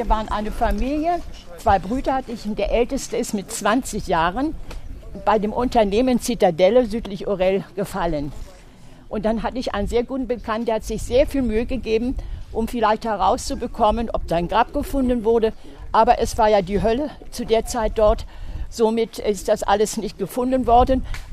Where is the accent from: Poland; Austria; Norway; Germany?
Poland; East Brandenburg; moved away; Ich habe übrigens noch das Schicksal der Vertreibung erlebt. Ich komme aus Ostbrandenburg und da wurden wir dann von den Polen vertrieben. Und dann kam ich auf langen Umwegen nach Münster